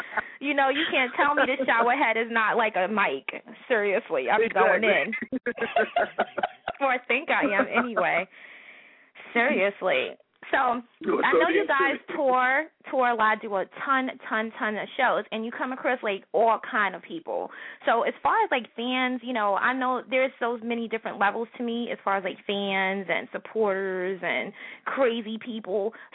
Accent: New York, United States; New York.

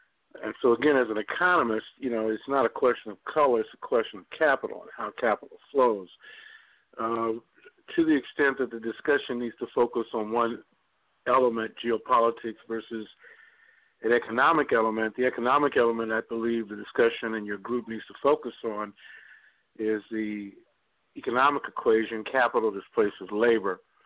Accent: Georgia, United States; also born or lived in Alabama; as dangerous as growing up in Georgia and Alabama in the late 50s and 60s.

